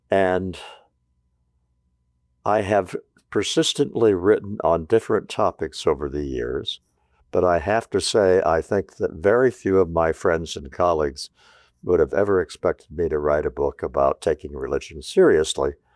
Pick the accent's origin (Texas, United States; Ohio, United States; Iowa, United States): Iowa, United States; Newton; I'm 18 years old. I grew up in Newton, Iowa. I go off to Harvard, bright lights in the big cities from Newton, Iowa.